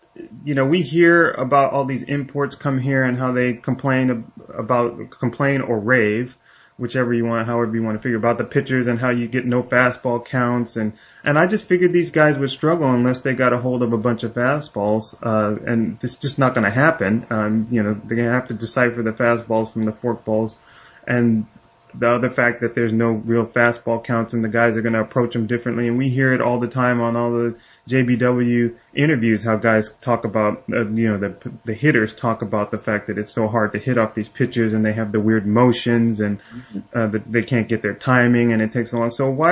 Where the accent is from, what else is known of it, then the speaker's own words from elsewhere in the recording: United States; But I'm American, and I grew up on big league baseball